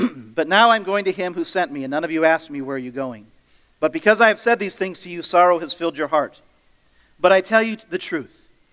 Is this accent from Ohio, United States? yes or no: yes; Ohio, United States; also born or lived in Minnesota; I grew up in Ohio, went to Bible school in Minneapolis, Minnesota. And then after that, I went to Owatonna, Minnesota, a little bit south of the cities.